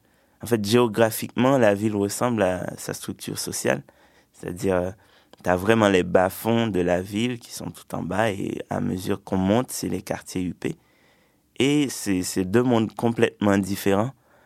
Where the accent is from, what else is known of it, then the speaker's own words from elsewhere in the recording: Sud-Est, Haiti; also born or lived in Port-au-Prince; J'ai grandi en Haïti, dans une petite campagne, dans le sud-est du pays. Ouais, j'ai passé jusqu'à mes 11 ans là-bas. Et après, j'ai migré à Port-au-Prince pour aller au lycée.